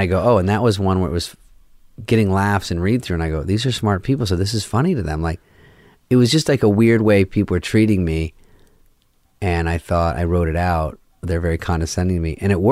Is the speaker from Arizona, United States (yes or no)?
yes; Arizona, United States; I'm from Arizona